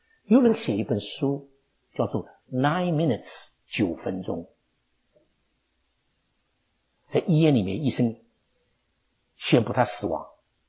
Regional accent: Shanghai, China; 就我们上海人说在豆腐里面去找骨头啊

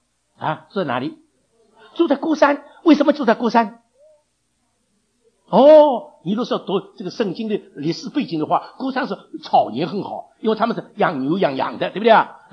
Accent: Taiwan; 这个地震啊，没有把人震醒，我们台湾人还是那个样子。

